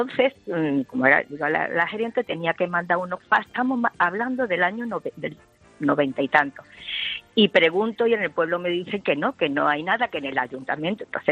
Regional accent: Málaga, Andalusia, Spain; Yo soy de Málaga

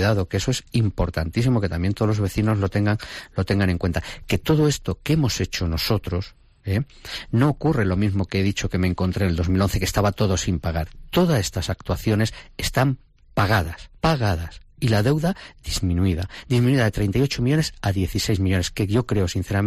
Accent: Daimiel, Castilla-La Mancha, Spain; Nada me ha hecho más más orgulloso, repito, que ser alcalde de mi pueblo. Yo creo que por qué no una cuarta, ¿no? Yo creo que el trabajo está hecho, el trabajo es una situación que ha cambiado por completo la fisonomía del ayuntamiento de Daimiel

